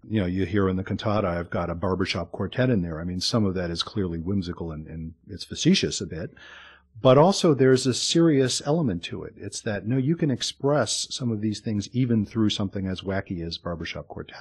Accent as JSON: {"language": "English", "country": "United States", "said": "As an American Jew, we so partake in our surroundings, and it's quite traditional to do that."}